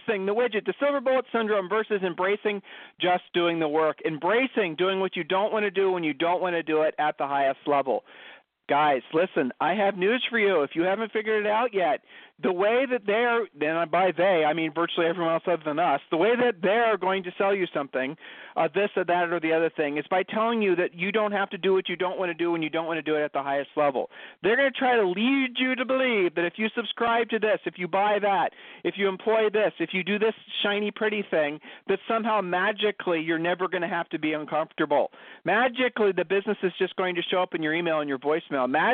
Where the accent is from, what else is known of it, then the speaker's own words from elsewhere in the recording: Ohio, United States; Yeah, we're from Ohio too, so we get it.